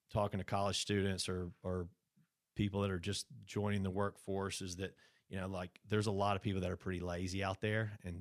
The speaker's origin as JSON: {"language": "English", "town": "Brandon", "region": "Mississippi", "country": "United States", "tie": "born or raised there", "said": "We grew up in Brandon, okay. Yeah, right outside of Jackson."}